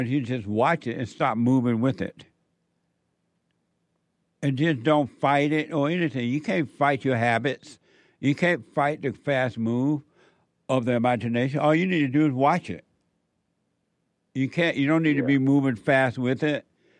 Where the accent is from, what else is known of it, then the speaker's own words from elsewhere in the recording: Alabama, United States; like when I grew up in Alabama, but that's not who I am.